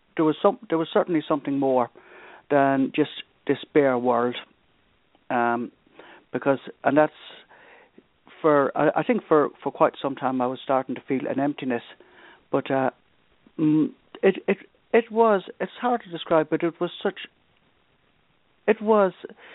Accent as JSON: {"language": "English", "region": "Connacht", "country": "Ireland", "tie": "born or raised there", "said": "I grew up in the Republic of Ireland in County Leitrim"}